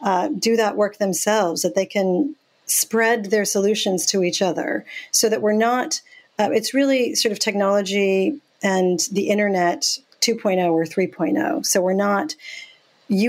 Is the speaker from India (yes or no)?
yes; India; by my grandparents in India for 5 or 6 years. I didn't know my parents. And so that the memory of growing up in India is very strong in me.